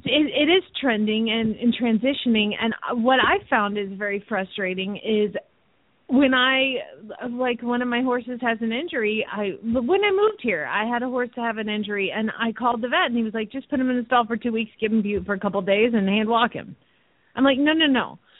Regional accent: Georgia, United States; I'm from Georgia, my friend. I get it.

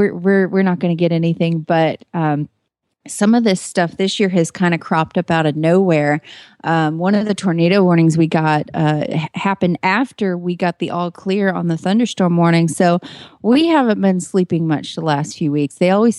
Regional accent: Moore, Oklahoma, United States; I grew up in Moore, Oklahoma, which is the tornado alley capital

